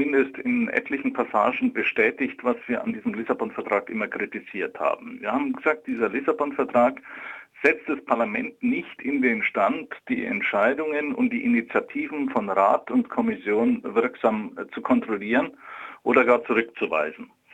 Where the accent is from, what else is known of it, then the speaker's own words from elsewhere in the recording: Bavaria, Germany; wie man bei uns in Franken sagt